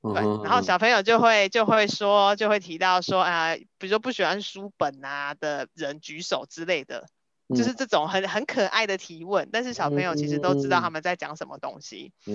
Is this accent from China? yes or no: no; Kaohsiung, Taiwan; 就是身为高雄人，因为毕竟还是有一些东西它是跟我息息相关的